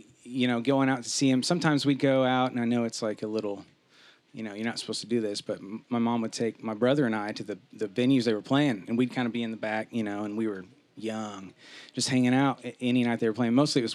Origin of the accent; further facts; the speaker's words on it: Nashville, Tennessee, United States; also born or lived in Tulsa, Oklahoma; I am an Okie. I was born in Tulsa, and I guess around one, moved to Nashville. My family moved to Nashville.